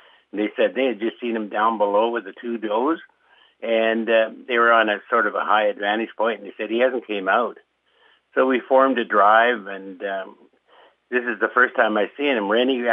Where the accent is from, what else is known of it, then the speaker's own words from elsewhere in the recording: Saskatchewan, Canada; Yeah, I'm from Bigger Saskatchewan, Canada. We're about 4.5 hour drive north of the Montana border. And I guess we do sound different.